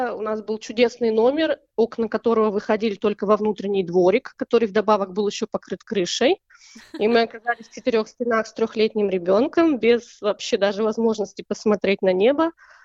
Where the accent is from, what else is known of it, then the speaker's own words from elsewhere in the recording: Kazan, Tatarstan, Russia; moved away as an adult; now in Australia; Мы приехали из города Казани. Приехали мы в конце мая этого года